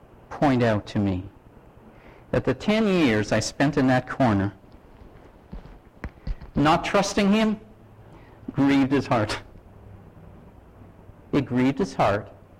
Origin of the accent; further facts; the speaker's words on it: Canada; Well, sir, I come from Canada.